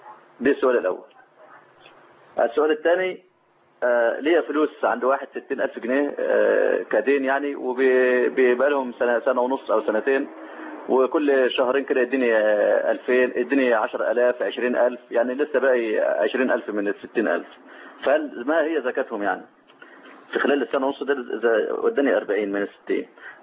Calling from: Saudi Arabia; أنا بكلمك من السعودية

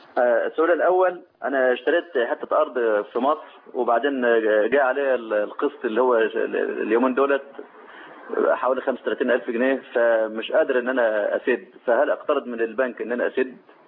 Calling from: Saudi Arabia; أنا بكلمك من السعودية

